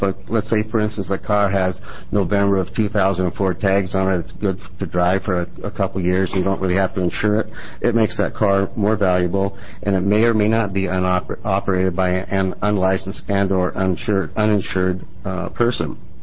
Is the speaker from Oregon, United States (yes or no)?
yes; Corvallis, Oregon, United States; I'm from Corvallis, Oregon.